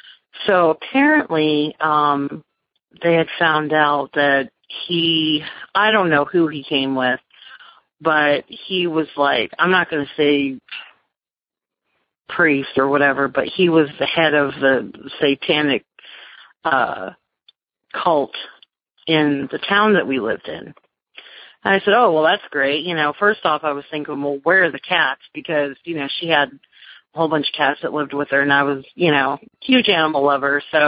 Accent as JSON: {"language": "English", "town": "Dixon", "region": "California", "country": "United States", "tie": "born or raised there"}